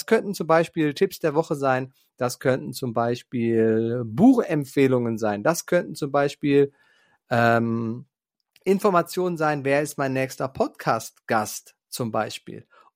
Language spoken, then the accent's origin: German; Eifel, Germany; die Eifel hier, wo ich herkomme, die ist wunderschön.